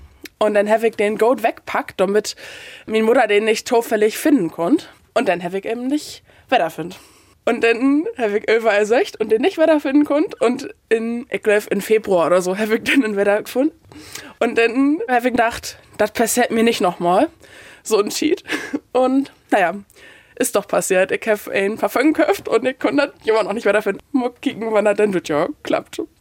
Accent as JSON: {"language": "German", "region": "Hamburg", "country": "Germany", "said": "ich komme aus Hamburg-Winterhut."}